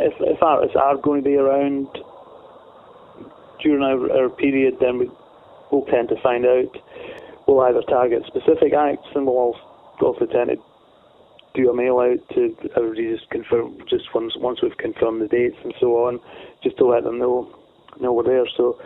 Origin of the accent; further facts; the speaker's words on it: Glen Lyon, Scotland, United Kingdom; I grew up in Glen Lyon